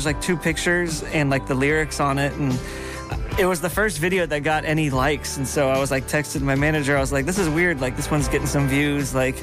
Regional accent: Ohio, United States; Yeah. I'm from Ohio. No mountains in Ohio.

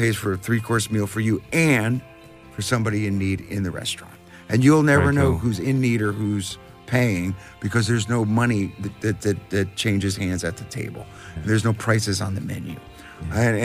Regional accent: Sayreville, New Jersey, United States; born or raised there

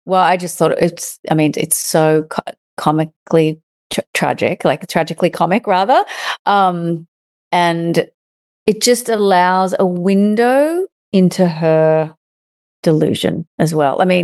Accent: Australia; So I think being an Australian, we have great respect for the ocean

